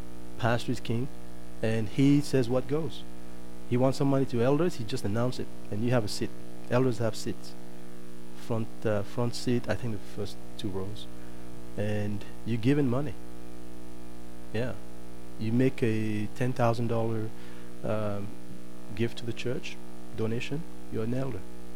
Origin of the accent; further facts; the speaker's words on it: Canada; I'm from Canada.